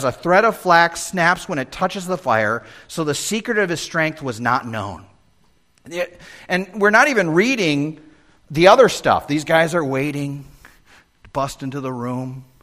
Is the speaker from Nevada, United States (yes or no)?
no; Chicago, Illinois, United States; I'm a kid growing up. Alberto Pena and I are talking. I know I'm from Chicago, so I got all these Puerto Rican Mexican friends that we just had a great time together.